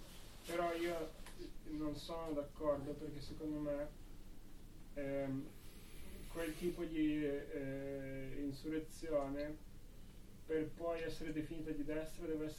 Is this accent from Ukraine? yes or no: yes; Kolomyia, Ivano-Frankivsk Oblast, Ukraine; Italian is a second language; Di una città che si chiama Kolomeia, che è vicino a Leopoli comunque.